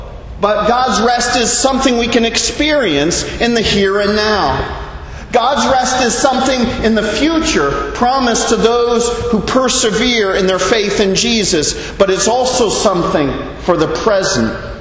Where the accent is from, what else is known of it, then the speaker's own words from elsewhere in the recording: Canada; now in Bahamas; As a Canadian, I'm telling you, trust me, the slogan is very compelling.